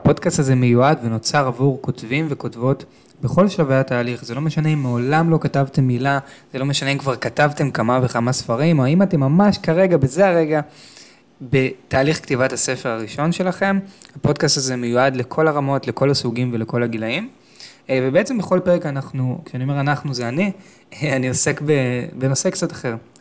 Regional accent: Tel Aviv, Tel Aviv District, Israel; גדלתי בתל אביב, גדלתי בצפון תל אביב, והייתי ילד מאוד מאוד ביישן.

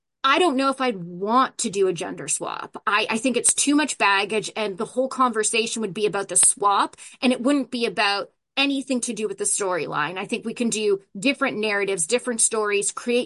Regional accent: Ontario, Canada; So I'm from Ontario, which is kind of the sort of the southern, I'm in southern Ontario.

